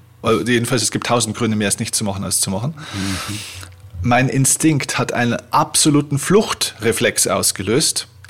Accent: Vilsbiburg, Bavaria, Germany; den habe ich ja in meiner Heimatstadt Vilsbiburg gemacht

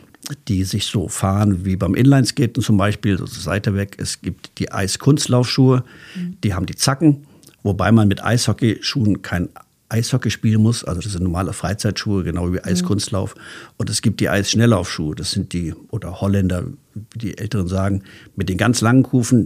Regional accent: Frankfurt, Hesse, Germany; Also als ich klein war, ich komme aus Frankfurt, ich bin auch auf einer Eisbahn groß geworden

